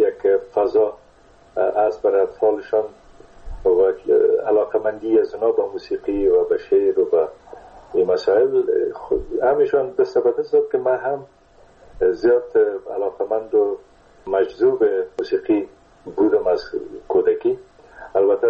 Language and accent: Persian; Kunduz, Afghanistan; born there; در قندوز در اون زمانی که ما به دنیا آمدم، پدرم در اسپینزر قندوز مصروف ایفای وظیفه بوده و در اون زمان البته تا سنای 3 سالگی رو ما در قندوز بودیم